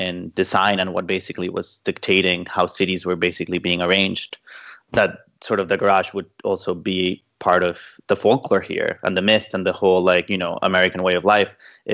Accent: Mexico; also born or lived in London; I grew up in Mexico in a very car culture

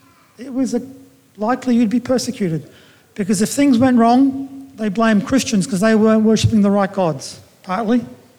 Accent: Malta; I'm from Malta.

